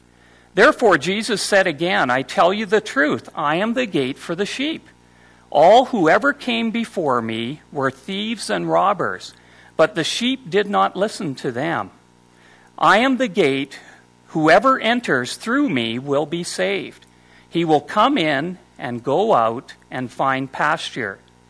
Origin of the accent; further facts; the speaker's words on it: Brandon, Manitoba, Canada; I grew up in Brandon, Manitoba, 921 7th Street